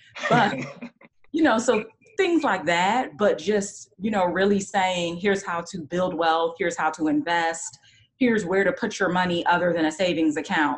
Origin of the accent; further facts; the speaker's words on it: Maryland, United States; I grew up in Maryland, but just right outside the city, DMV area.